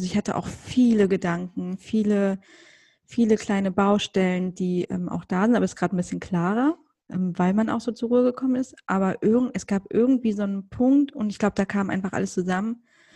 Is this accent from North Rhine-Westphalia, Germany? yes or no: no; Rostock, Mecklenburg-Vorpommern, Germany; Ich war ja im Zoo in meiner Heimatstadt in Rostock.